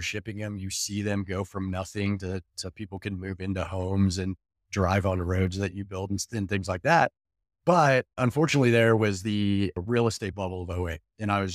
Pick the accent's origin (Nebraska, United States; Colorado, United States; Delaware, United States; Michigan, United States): Colorado, United States; So I was born and raised here in Colorado, went to the Colorado School of Mines.